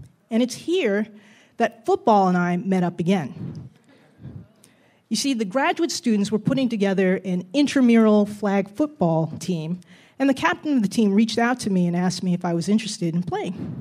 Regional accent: Jersey City, New Jersey, United States; And growing up in Jersey City in the 70s, we didn't get to play outside much.

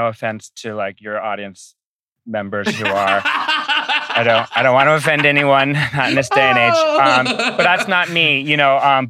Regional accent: Rhode Island, United States; So I'm from Rhode Island.

